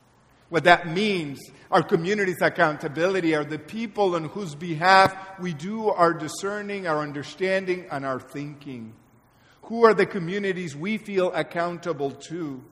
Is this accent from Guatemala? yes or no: yes; Guatemala; I'm originally from Guatemala.